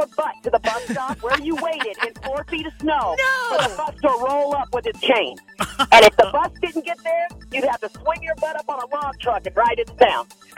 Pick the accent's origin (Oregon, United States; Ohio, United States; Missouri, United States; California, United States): Oregon, United States; I lived in the mountains of Oregon, and I kid you not, there was chains on every single bus, and they would haul us down the mountain